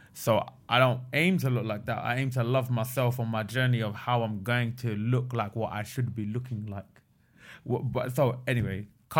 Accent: England, United Kingdom; born there; I was born in England. My grandparents were born in Pakistan.

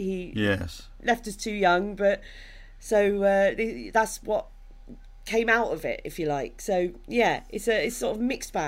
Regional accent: Maidstone, South East England, United Kingdom; I was brought up in Kent, so I was never far from the sea. I was brought up in Maidstone in Kent.

